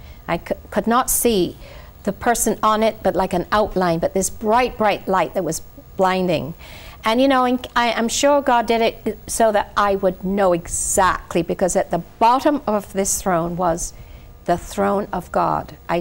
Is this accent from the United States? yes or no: no; Barbados; I couldn't waste time because I was from Barbados. I traveled 9 hours and 3 planes to get to Pensacola.